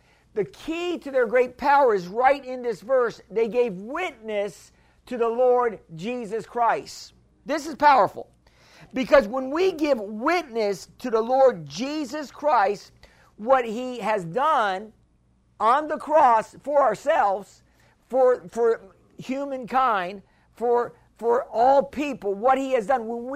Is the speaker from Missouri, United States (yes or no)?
yes; Missouri, United States; I'm from, I'm from Missouri, the show me state, right?